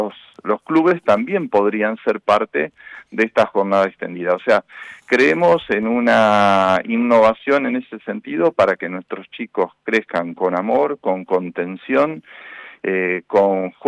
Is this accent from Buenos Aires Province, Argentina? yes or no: no; Santa Fe, Argentina; eso complejiza el desarrollo de nuestros hijos, de nuestra comunidad, y no es lo que buscamos como santafesinos.